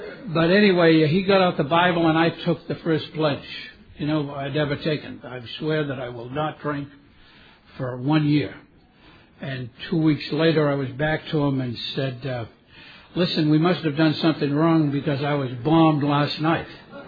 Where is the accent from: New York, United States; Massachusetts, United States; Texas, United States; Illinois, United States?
Massachusetts, United States; Boston; I was brought up in Boston, Massachusetts, with five brothers and two sisters.